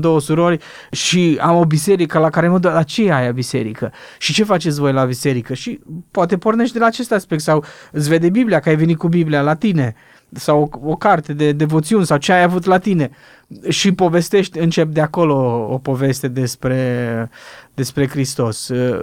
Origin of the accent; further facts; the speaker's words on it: Romania; Eu zic, domnule, eu sunt român, eu n-am nicio de-a face nimic, de-a face cu religia.